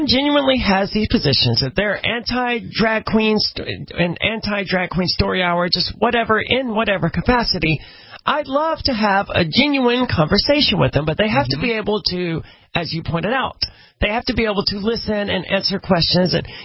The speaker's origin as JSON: {"language": "English", "region": "Mississippi", "country": "United States", "said": "I mean, I'm from Mississippi, and I can tell you that, you know, black people on average like hot sauce, right?"}